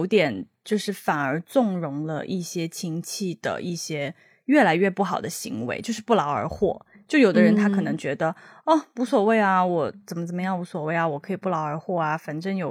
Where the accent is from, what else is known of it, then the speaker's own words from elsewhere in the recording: Shenzhen, Guangdong, China; 我们家是在深圳嘛、嗯、所以我基本上就是在深圳长大